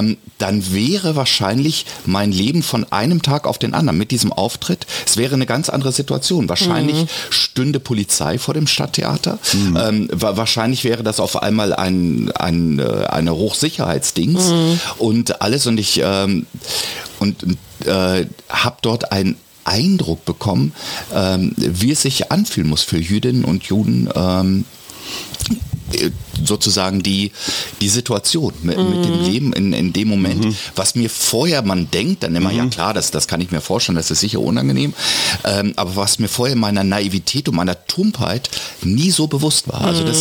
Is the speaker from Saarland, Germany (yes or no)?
no; Beckum, North Rhine-Westphalia, Germany; Ja, ich bin aus Beckum